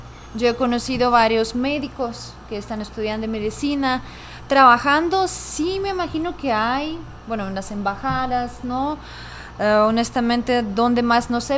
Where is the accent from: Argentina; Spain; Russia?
Russia; Ural; born there; Spanish is a second language; also born or lived in Moscow; Bueno, yo nací en una zona que se llama Ural. Es de los montes Urales, no es de tanto frío como en Siberia, pero más o menos. Los inviernos sí son duros ahí. Pero últimamente yo estaba viviendo en Moscú, últimos 3 años antes de llegar acá.